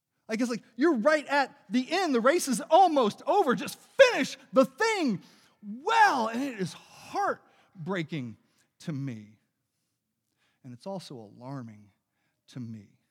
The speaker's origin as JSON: {"language": "English", "region": "the South", "country": "United States", "tie": "born or raised there", "said": "Like, I grew up in the South, and everyone in the South always forgave everyone, right?"}